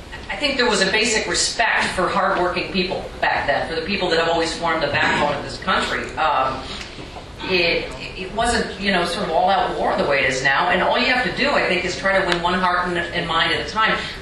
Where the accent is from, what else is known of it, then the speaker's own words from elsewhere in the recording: Lockport, New York, United States; I'm actually from Lockport, New York, which was built by Harrison Radiator.